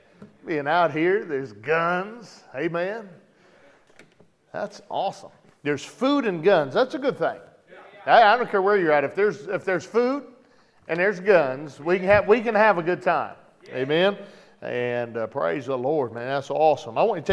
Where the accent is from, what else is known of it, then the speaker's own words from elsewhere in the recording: Michigan, United States; I've been deer hunting in Michigan. I grew up in Michigan.